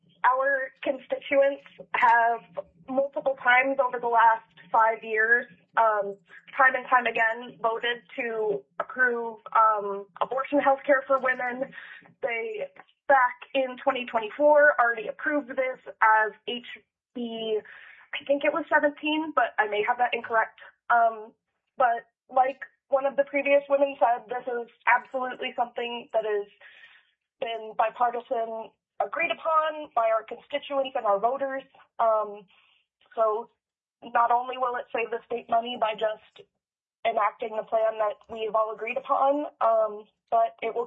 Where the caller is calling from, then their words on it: Fairbanks, Alaska, United States; I'm calling in from Fairbanks, Alaska